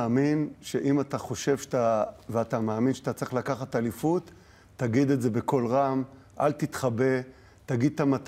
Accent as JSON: {"language": "Hebrew", "town": "Jerusalem", "region": "Jerusalem District", "country": "Israel", "said": "למדתי בירושלים, זאת אומרת, אני במקור ירושלמי. למדתי תואר ראשון ושני בירושלים."}